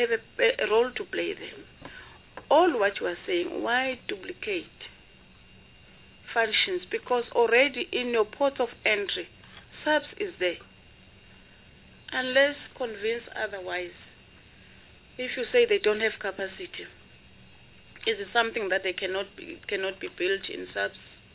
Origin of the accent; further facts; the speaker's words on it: Mpumalanga, South Africa; I'm from Mpumalanga, remember I said.